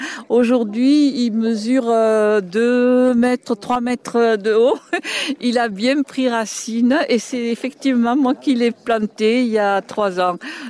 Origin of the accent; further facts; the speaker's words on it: France; born there; Donc moi, je suis née en France.